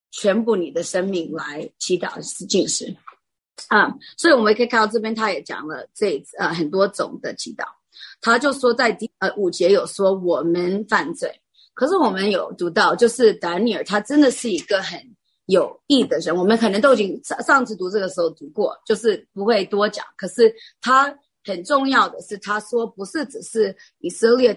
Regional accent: United States; 因为我也是美国人

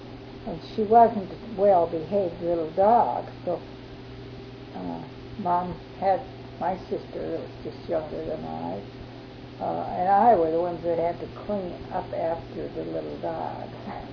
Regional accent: Ohio, United States; moved away; And I was fresh out from Ohio, and everybody thought that sounded interesting and even asked me about the weather.

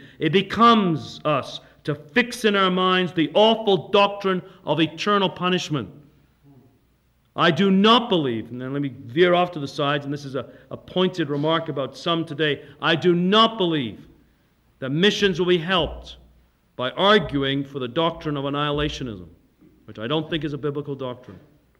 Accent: England, United Kingdom; born there; I was born in England, and I have a great love for the British

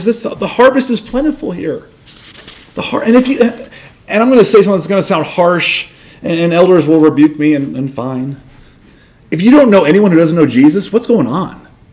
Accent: Northeast, United States; I grew up in the Northeast, very far away from here.

